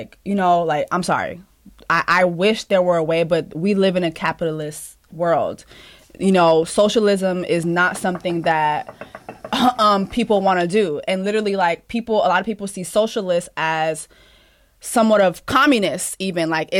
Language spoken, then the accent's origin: English; Dade County, Florida, United States; I am from Dade motherfucking County.